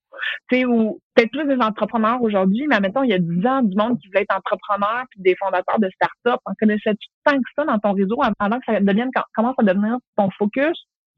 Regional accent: Longueuil, Quebec, Canada; je viens de Longueuil, une petite maison bien ordinaire.

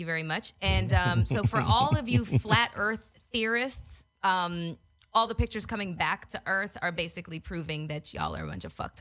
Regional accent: Canada; I'm from Canada.

